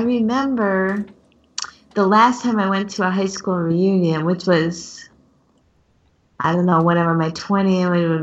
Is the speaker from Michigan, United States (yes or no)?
no; Wheaton, Illinois, United States; now in Chicago, United States; you know, I grew up in Wheaton. I lived in Wheaton from 79 to 88, and then I went to college, you know.